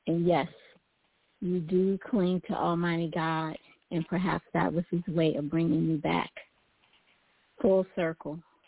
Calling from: San Diego, California, United States; also born or lived in New Orleans; I'm calling from San Diego, California, by way of New Orleans.

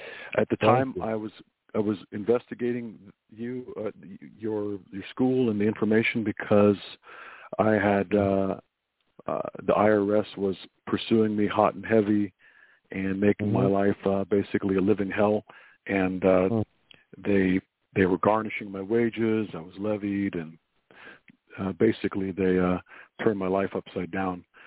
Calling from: Dana Point, California, United States; I'm calling from South Orange County, Dana Point area.

